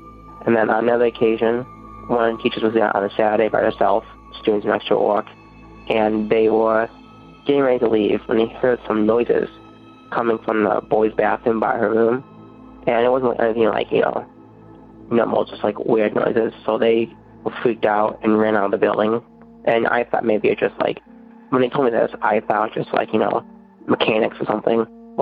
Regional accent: Monaco, Illinois, United States; I'm from Monaco, Illinois. Anyway, my story takes place in Monaco, Illinois.

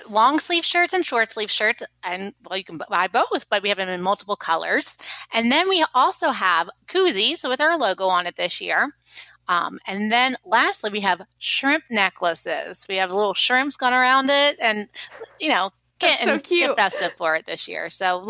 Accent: Philadelphia, Pennsylvania, United States; I'm not from here. I'm from Philadelphia. So this has become my favorite small town that I've ever lived in.

